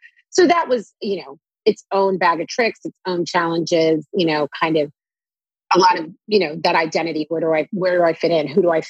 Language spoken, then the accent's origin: English; Norman, Oklahoma, United States; generally in childhood growing up in Norman in a college town, it was slightly more progressive than you would assume a town to be in Oklahoma.